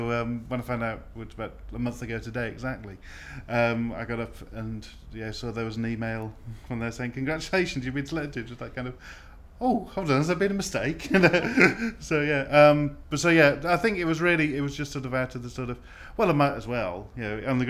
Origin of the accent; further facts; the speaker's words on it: Redditch, West Midlands, United Kingdom; moved away as an adult; also born or lived in Wales; now in Colchester, United Kingdom; originally I came from Redditch in the Midlands, just south of Birmingham. Grew up there. After that I spent a year in America on a youth exchange scheme. Then I lived in Wales for 5 years at university and after that, and then I moved to Essex in the mid-90s, in Colchester